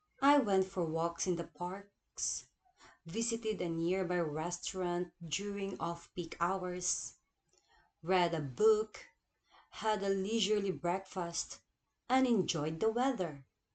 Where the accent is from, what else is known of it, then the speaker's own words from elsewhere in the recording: Philippines; now in Japan; from the Philippines, and I've been working as an ALT in Mickey City for 2 years now.